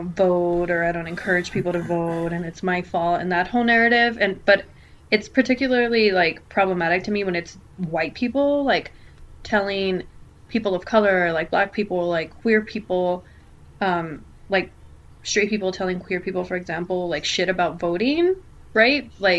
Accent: El Paso, Texas, United States; I always jump on it, and I'm like, I'm from El Paso, actually, you know

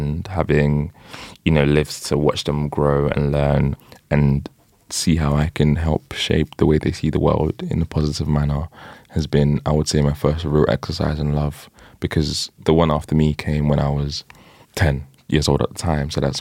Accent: Nigeria; as I mentioned, I'm from Nigeria, which is a very, very, very interesting place.

